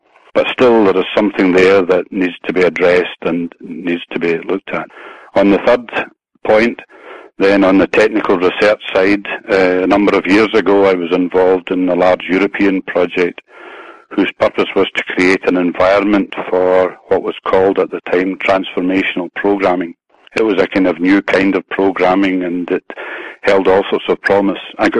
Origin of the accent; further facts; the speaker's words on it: Glasgow, Scotland, United Kingdom; here in Glasgow, which is my hometown.